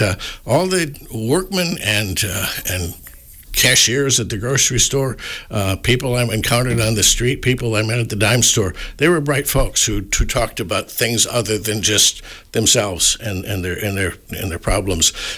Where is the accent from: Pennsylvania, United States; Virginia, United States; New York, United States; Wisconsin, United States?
Wisconsin, United States; Tomah; moved away; also born or lived in Paris / Tokyo; I didn't expect when I was growing up in Tomah, to ever set foot outside of Tomah, to ever live in a place like Paris or Tokyo.